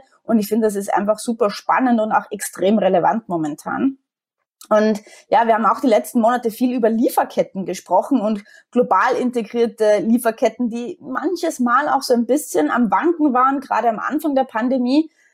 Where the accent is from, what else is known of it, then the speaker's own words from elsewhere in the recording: Austria; Jetzt bin ich Österreicherin, wie man unschwer erkennen kann, und wie viele Österreicher bin ich absolut Wintersportfanatisch.